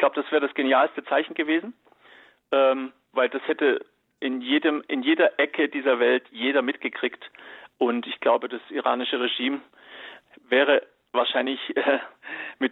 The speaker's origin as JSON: {"language": "German", "country": "Iran", "said": "ich bin Iraner, also 100% Iraner. Meine Eltern kommen beide aus Teheran."}